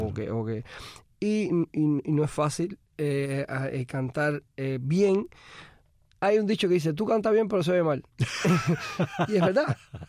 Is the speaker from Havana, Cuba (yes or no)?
yes; Alamar, Havana, Cuba; yo me crié en Alamar